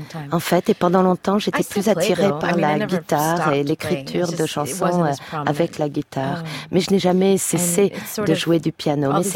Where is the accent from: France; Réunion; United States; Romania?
United States; Texas; j'ai grandi au Texas et je ne rencontrais pas beaucoup de musiciens à l'époque.